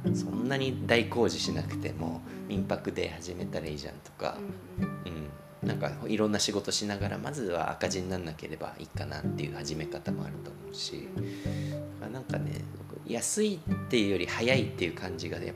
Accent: Tokyo, Japan; born there; 僕は東京生まれてまあ、ある種もうちょっと田舎っていうか小川に来たわけなんですけど

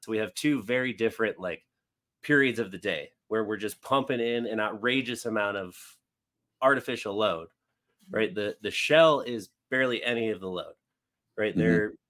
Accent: California, United States; now in Colorado, United States; California originally. I've been in Colorado a long time.

